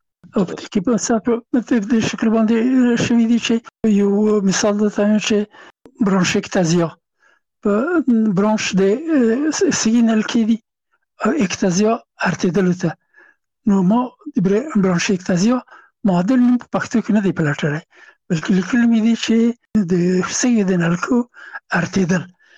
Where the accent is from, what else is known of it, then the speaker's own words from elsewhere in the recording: Afghanistan; زه هم افغان یم،